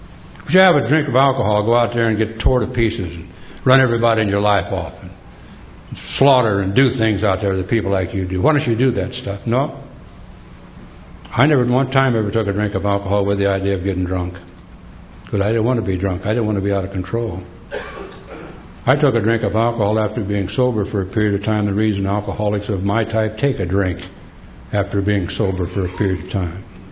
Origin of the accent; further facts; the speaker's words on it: Willowbrook, California, United States; Where are you from? I'm from Willowbrook, baby.